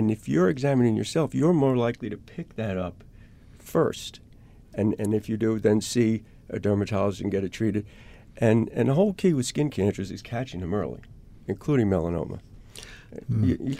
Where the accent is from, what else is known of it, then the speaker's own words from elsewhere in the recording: Long Island, New York, United States; I grew up on Long Island.